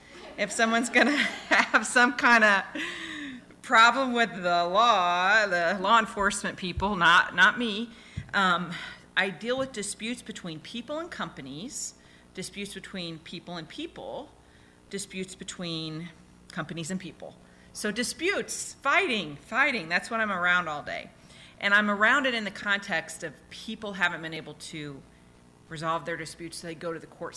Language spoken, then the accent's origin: English; Fernie, British Columbia, Canada; I grew up around Fernie, and she treated us like part of her immediate family